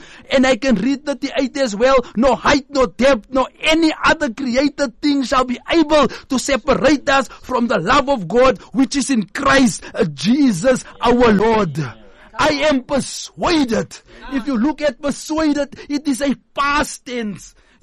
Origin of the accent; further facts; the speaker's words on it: Gauteng, South Africa; I am someone who is a product whereby I grew up in the El Dorado Park.